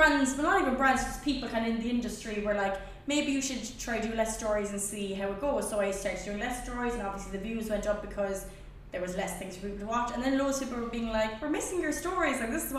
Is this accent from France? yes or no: no; Ireland; I'm from Ireland, I'm over here doing like some shots and stuff for work.